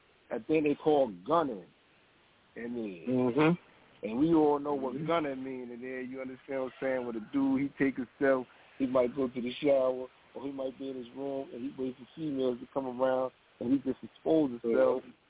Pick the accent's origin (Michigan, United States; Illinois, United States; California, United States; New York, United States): New York, United States; Brooklyn; Alhamdulillah. I'm from Brooklyn, New York.